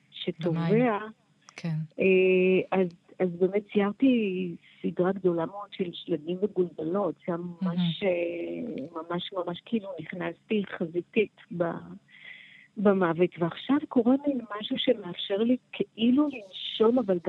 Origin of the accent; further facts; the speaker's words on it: Dafna, Northern District, Israel; born there; אני נולדתי בקיבוץ דפנה, גידלתי את הילדים שלי בדפנה, ואני לכאורה מתורגלת במלחמות